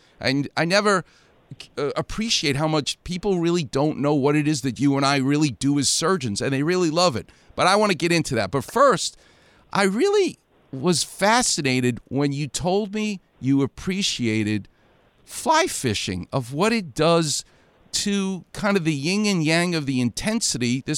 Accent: New York, United States; I'm like, what do I know? I'm coming from New York. This is UCLA.

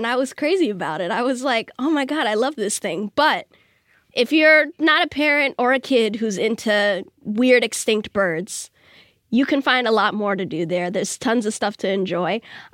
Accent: Arlington, Massachusetts, United States; Absolutely, I did. I grew up in Arlington, Massachusetts, and I lived in Quincy and Lowell.

